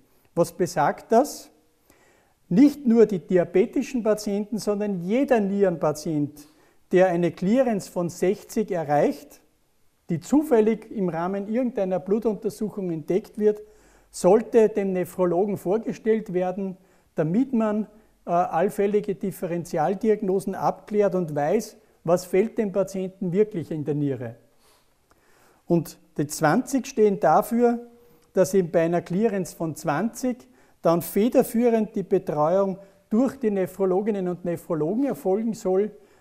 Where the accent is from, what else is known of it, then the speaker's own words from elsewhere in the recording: Upper Austria, Austria; aus meinem Heimatland Oberösterreich